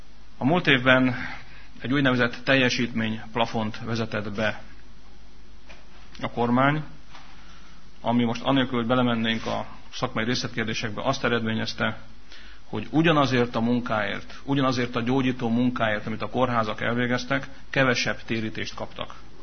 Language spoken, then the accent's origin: Hungarian; Csorna, Győr-Moson-Sopron, Hungary; born there; Önök nyilván jól tudják, hogy én csornai születésű vagyok, és csornai választókerületben választottak meg képviselőnek.